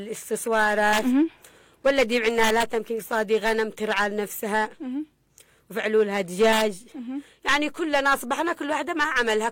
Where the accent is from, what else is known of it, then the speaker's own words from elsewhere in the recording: Yemen; احنا يمنيين